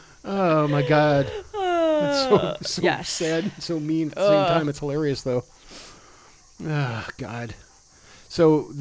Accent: Arizona, United States; I was born in Arizona. I grew up there. I've been in Tempe.

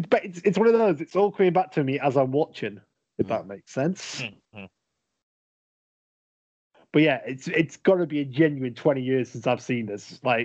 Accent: United Kingdom; I'm British. You know, baseball's just rounders to us.

